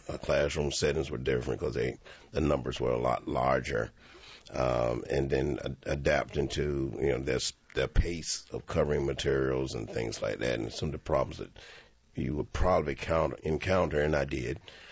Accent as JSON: {"language": "English", "town": "Wilson", "region": "North Carolina", "country": "United States", "lives_now": "Raleigh, United States", "said": "Well, I'm originally from Wilson, North Carolina, and a family of six."}